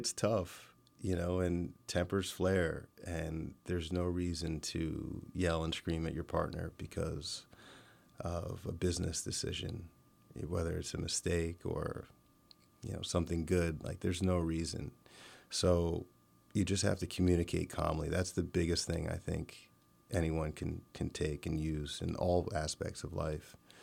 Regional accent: Pennsylvania, United States; I grew up in the Valley. I grew up in the Lehigh Valley

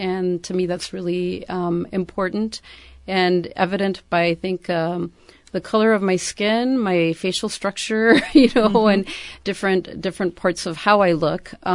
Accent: Paramount, California, United States; I was born in Compton and raised in Paramount and so in the LA area. And I identify as Mexican, Mexican-American, and Chicana.

